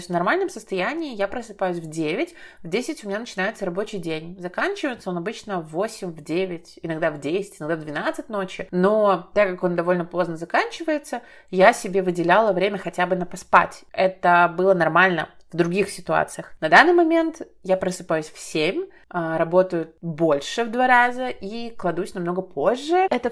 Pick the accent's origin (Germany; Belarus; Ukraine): Belarus; я из Белоруссии